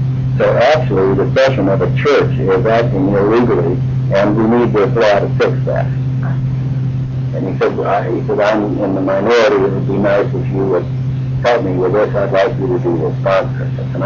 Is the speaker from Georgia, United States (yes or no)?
no; Littleton, Colorado, United States; I was a metropolitan senator, but not from Denver. I was from Littleton.